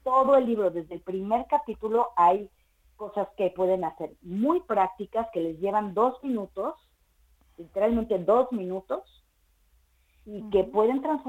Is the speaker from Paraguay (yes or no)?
no; Mexico; Sí, yo soy mexicana y viajo mucho entre México y España.